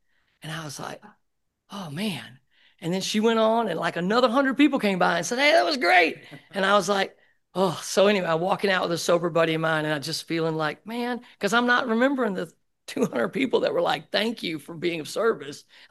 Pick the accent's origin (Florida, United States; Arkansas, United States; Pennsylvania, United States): Arkansas, United States; Newport; He said, I'm from Newport, Arkansas, is what I said.